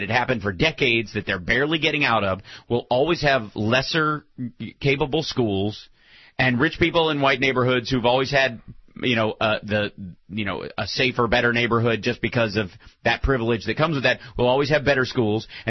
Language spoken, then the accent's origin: English; Frankfort, Kentucky, United States; And we only need to look at my hometown, Franklin County High School, which is where the majority white kids went, and Frankfort High, where the majority black kids went.